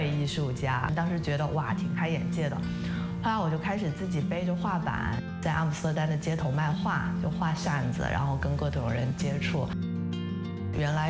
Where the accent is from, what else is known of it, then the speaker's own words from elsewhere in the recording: China; moved away as an adult; 我们从小在中国